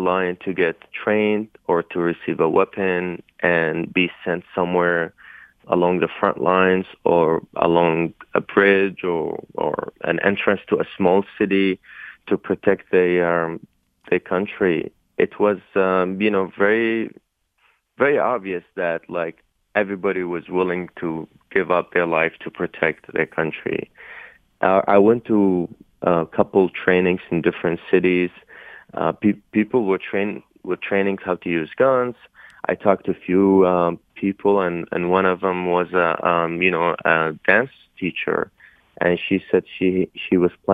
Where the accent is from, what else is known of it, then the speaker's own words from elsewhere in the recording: United States; when they heard I'm American